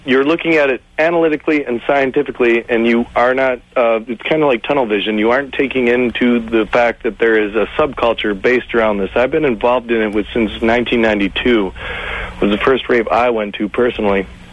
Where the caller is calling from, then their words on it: Michigan, United States; I'm calling from Michigan, which is the birthplace of techno, which is what is played normally at raves.